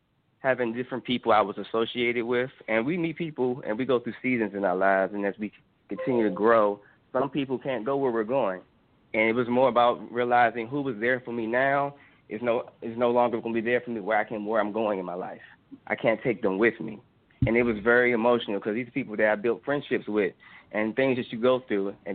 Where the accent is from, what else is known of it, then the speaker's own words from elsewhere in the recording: Washington, District of Columbia, United States; now in Atlanta, United States; I'm from Washington, D.C., and I currently stay in Atlanta.